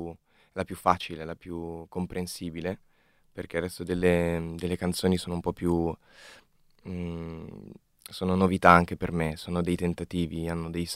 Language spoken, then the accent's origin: Italian; Milan, Lombardy, Italy; milanese doc, con fortunatamente delle origini campane.